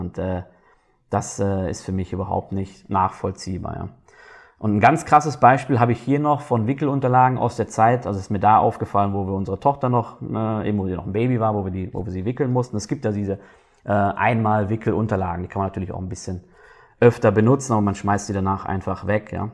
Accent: Germany; now in Switzerland; Ich meine, ich sehe es ja bei mir auch, ich bin Deutscher, ja, und selbst ich fahre nicht so gerne über die Grenze zum Einkaufen

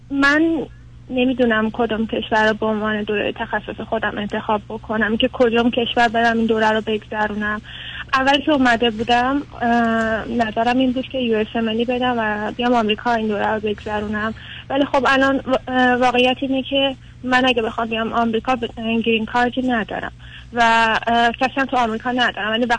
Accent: Iran; moved away as an adult; now in Italy; ولی ایرانو همیشه دوست دارم، هنوزم دوست دارم، ولی برای دوران تخصصمو نمیدونم، نمیخوام برگردم ایران بخونم

